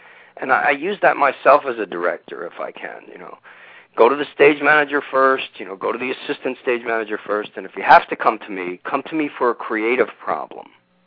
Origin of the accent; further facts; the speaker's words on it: Philadelphia, Pennsylvania, United States; born there; moved away as an adult; now in New York, United States; I was born in Philadelphia.